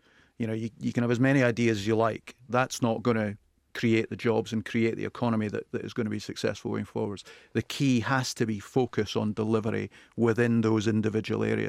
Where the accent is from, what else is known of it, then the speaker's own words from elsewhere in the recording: Dundee, Scotland, United Kingdom; You know, I'm from Dundee originally, and there's plenty of people there that do the same sort of thing.